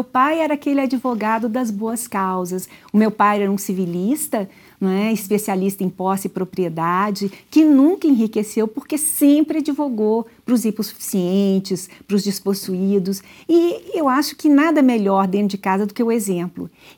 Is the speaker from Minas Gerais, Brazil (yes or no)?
yes; Belo Horizonte, Minas Gerais, Brazil; born there; Eu sou mineira, nascida em Belo Horizonte.